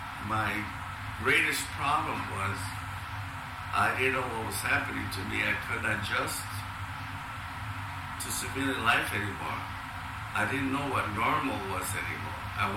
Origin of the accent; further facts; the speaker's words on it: Milwaukee, Wisconsin, United States; And there was guys that were from California, from El Paso, Texas, from San Antonio, you know, and I was from Milwaukee.